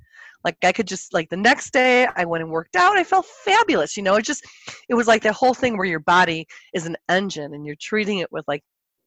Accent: Chicago, Illinois, United States; one of my best friends growing up in Chicago was Irish

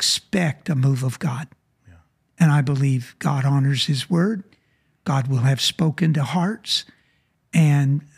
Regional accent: Louisiana, United States; I told him, I'm from Louisiana, of course

